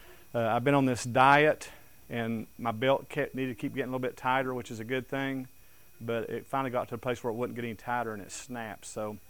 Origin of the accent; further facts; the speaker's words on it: Johnson City, Tennessee, United States; now in Kansas, United States; I'm originally from Tennessee, Upper East Tennessee in the mountains of Tennessee, 100 miles northeast of Knoxville in the Tri-City areas, specifically a place called Johnson City, Tennessee, which is a part of the Tri-Cities.